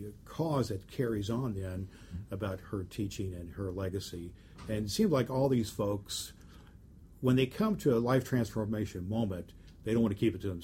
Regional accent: Terre Haute, Indiana, United States; other stories I hear from her from my hometown of Terre Haute is that you know, she really pours herself into children.

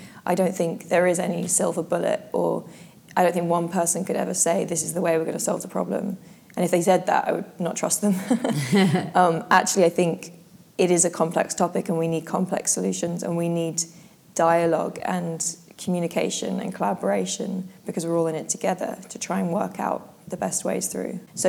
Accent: London, United Kingdom; So I was raised in London.

